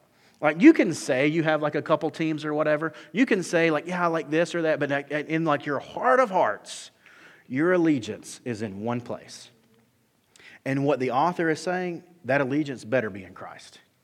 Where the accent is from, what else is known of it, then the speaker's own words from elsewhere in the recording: Alabama, United States; I grew up in South Alabama, okay?